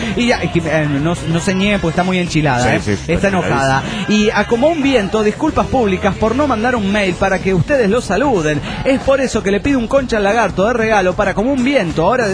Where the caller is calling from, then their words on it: Tucumán, Argentina; de Tucumán.